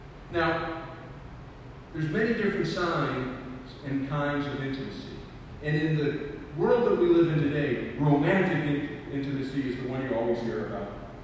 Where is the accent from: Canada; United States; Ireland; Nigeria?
Ireland; Now, I come from a tradition of, I'm Irish, couldn't tell, right? And we Irish folks, we don't handle emotions really well.